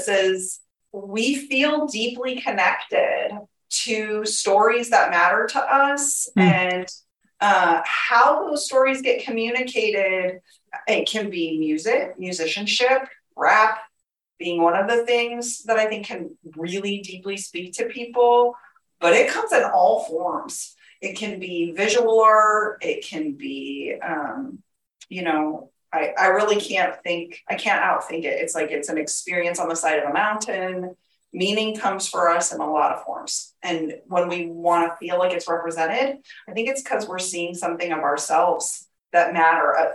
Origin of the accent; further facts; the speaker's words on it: Las Vegas, Nevada, United States; Maybe it has something to do with the fact I grew up out in Las Vegas and my parents were kind of unearthed from our family.